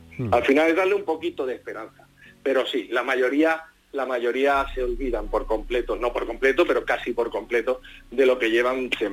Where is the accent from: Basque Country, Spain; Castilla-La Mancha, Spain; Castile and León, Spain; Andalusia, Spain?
Andalusia, Spain; Jerez; now in Madrid, Spain; Yo soy de Jerez, como bien sabes, llevo muchos años viviendo en Madrid